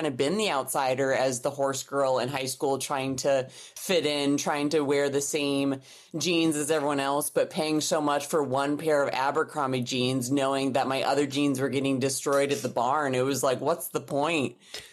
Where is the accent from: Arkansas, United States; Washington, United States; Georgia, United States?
Washington, United States; Seattle; Seattle, Washington.